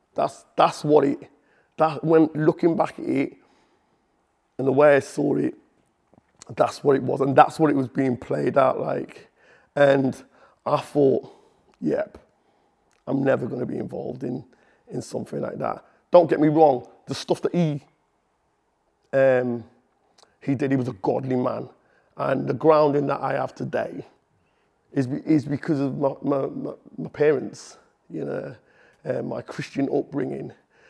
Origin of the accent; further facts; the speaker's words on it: Liverpool, North West England, United Kingdom; So I grew up in Liverpool. I'm one of 10, so I've got seven sisters and two brothers.